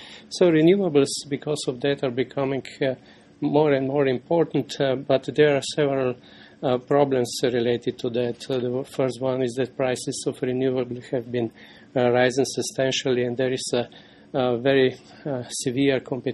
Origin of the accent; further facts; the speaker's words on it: Maribor, Drava, Slovenia; English is a second language; I come from Slovenia, which is a small Alpine Mediterranean country from the Central Europe. There we have four universities. The largest is University of Ljubljana, having 65,000 students, and the second one is University of Maribor, where I'm from